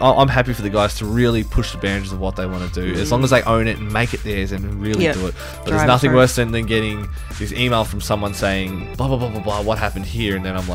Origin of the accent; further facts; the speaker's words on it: Dandenong, Victoria, Australia; you know, I'm from Dandenong and I get on trains, doesn't mean I'm going to yell at you.